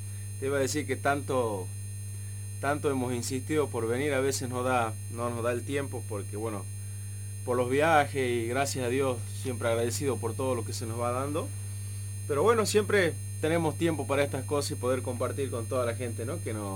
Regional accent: Salta, Argentina; moved away; Yo salí del Chaco Salteño

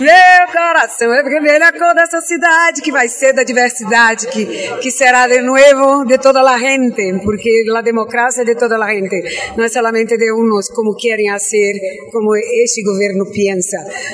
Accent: Northeast Region, Brazil; sou uma mulher de fé, sou nordestina.

